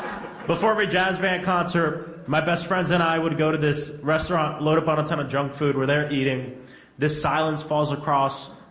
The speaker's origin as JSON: {"language": "English", "town": "Orlando", "region": "Florida", "country": "United States", "tie": "born or raised there", "said": "I was raised in South Orlando. It's kind of like the white suburbs of Orlando."}